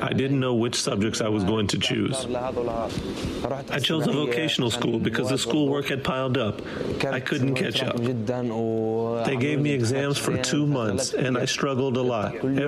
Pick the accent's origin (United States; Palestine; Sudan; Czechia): Palestine; Arub refugee camp, Hebron Governorate; I'm from Arub refugee camp north of Hebron. I'm 15 years old and I like to cook. Arub refugee camp is full of small houses and big families.